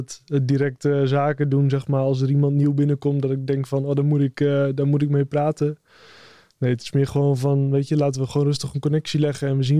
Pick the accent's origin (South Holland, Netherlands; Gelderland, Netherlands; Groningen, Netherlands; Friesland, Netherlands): Groningen, Netherlands; ik kom officieel uit Groningen.